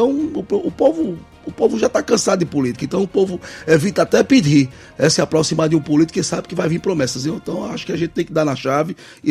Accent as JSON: {"language": "Portuguese", "region": "Paraíba", "country": "Brazil", "said": "eu como um bom sertanejo, costumo andar o nosso litoral, a nossa capital, conheço várias ruas, conheço a nossa capital, João Pessoa"}